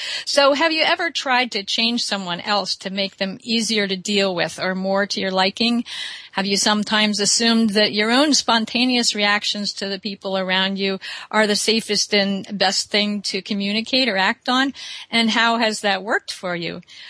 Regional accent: Philadelphia, Pennsylvania, United States; She was born in Philadelphia, my hometown

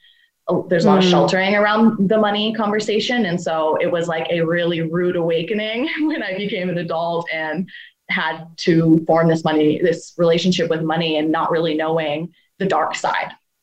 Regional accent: Henderson, Nevada, United States; So growing up in Henderson, that definitely, I felt that intensely.

